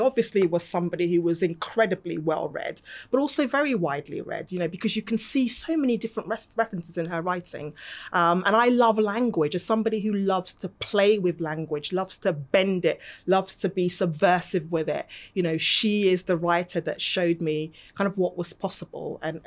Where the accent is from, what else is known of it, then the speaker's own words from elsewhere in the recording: Lagos, Nigeria; moved away; also born or lived in Hull; growing up in Nigeria, in Lagos, the heat, you know, the vibrancy, the flavours, that was intense and also amazing. And then the transition coming to Hull and it's really cold.